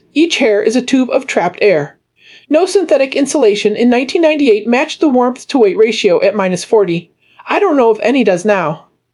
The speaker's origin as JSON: {"language": "English", "region": "Minnesota", "country": "United States", "tie": "born or raised there", "said": "I grew up in Minnesota. I thought I knew cold. I didn't know cold."}